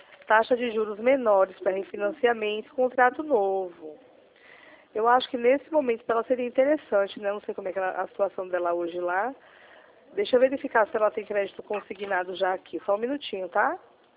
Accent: Recife, Pernambuco, Brazil; Sou de Recife, daqui da Dantas Barreto. É por causa do sotaque, né?

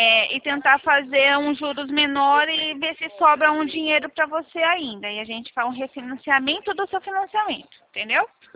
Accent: São Paulo, Brazil; Eu sou do interior de São Paulo.

